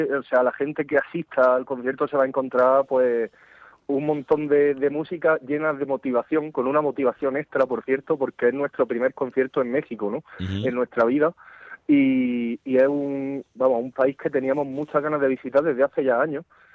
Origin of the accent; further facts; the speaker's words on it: Andalusia, Spain; Nosotros somos de Andalucía. Que es una tierra pues que es bastante más diferente al resto de España, tanto en el carácter de la gente, como en el clima, como en muchas cosas.